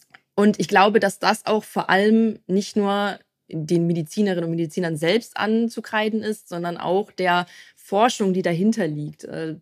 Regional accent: Cologne, North Rhine-Westphalia, Germany; ich komme aus Köln

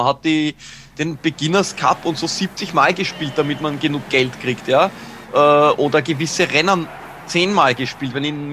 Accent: Austria; als Österreicher natürlich der Nationalstolz verpflichtet.

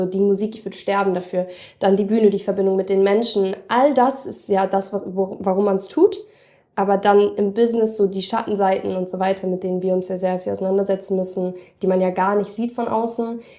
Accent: Northern Germany, Germany; weil ich komme ja voll aus dem Norden

